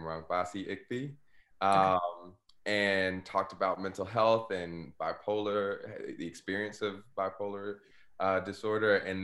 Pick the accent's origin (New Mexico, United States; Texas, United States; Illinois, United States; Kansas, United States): Texas, United States; Missouri City; also born or lived in Houston; I'm from Most City.